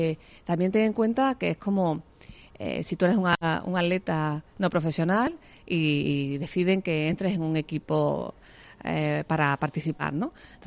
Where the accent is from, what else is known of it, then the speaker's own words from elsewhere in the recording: Córdoba, Andalusia, Spain; Si ya de por sí yo era una abanderada de mi tierra, ahora Córdoba es mucho más para mí.